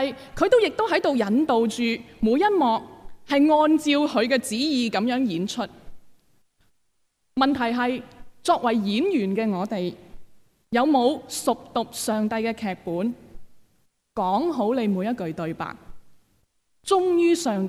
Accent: Hong Kong; 我哋香港人習慣咗睇字幕噶啦

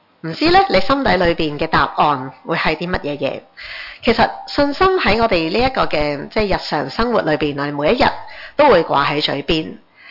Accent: Hong Kong; 即是我们香港人就说最 top 啦

